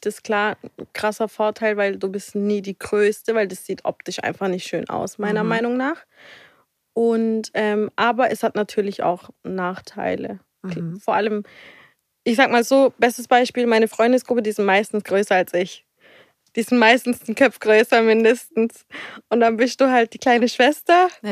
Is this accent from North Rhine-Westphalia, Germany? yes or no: no; Eppingen, Baden-Württemberg, Germany; Bei mir ist es tatsächlich so, ich komme aus Eppingen und Eppingen ist eher badisch.